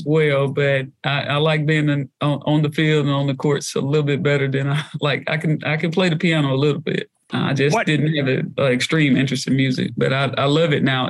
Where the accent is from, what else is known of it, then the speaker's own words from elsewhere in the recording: Mobile, Alabama, United States; born there; I was born in Mobile, Alabama.